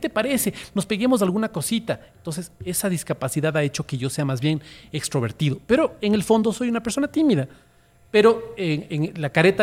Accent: Ecuador; No, soy un tipo que reniega mucho de su nacionalidad. No me siento ecuatoriano.

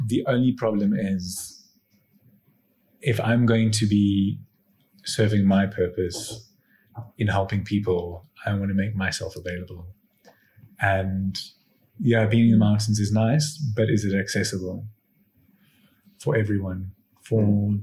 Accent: South Africa; born there; So I was born in South Africa, Italian family

